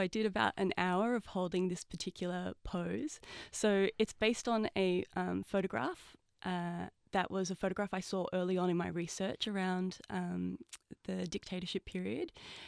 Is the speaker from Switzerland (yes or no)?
no; Australia; it's so far removed from my experience growing up in Australia